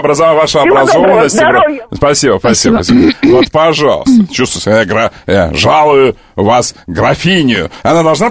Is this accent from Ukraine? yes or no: yes; Kerch, Crimea, Ukraine; Я, чтобы вы знали, что я из Крыма, я кирчанин. Все знают, что я кирчанин. Я кирчанин.